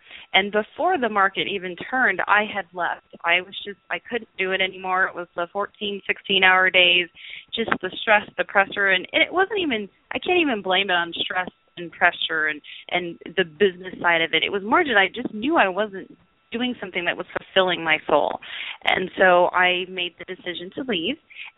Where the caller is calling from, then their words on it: Pasadena, California, United States; I am calling in from sunny Southern California. I'm in Los Angeles, Pasadena to be exact.